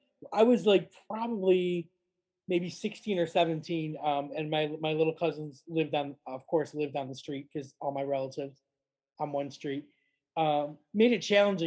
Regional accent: Florida, United States; now in United Kingdom; And then they have the audacity to challenge me because I'm from Florida.

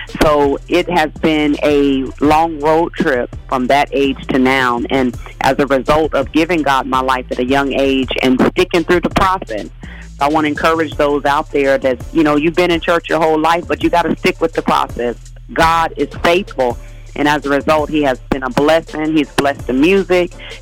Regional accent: Phoenix, Arizona, United States; Actually, I'm from Phoenix, Arizona. So all of those West Coasters out there, hello, how are you? Yes, I'm a desert baby.

